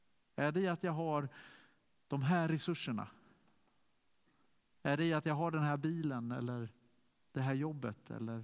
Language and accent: Swedish; Sweden; jag är från Sverige och jag tror på Gud.